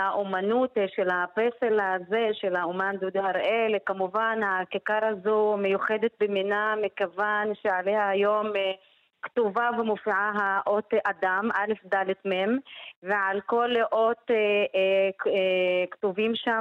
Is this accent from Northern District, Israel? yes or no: yes; Deir al-Asad, Northern District, Israel; now in Haifa, Israel; אני במקור מדיר אל אסד, מדיר אל אסד. … ומלפני כשנה תושבת חיפה.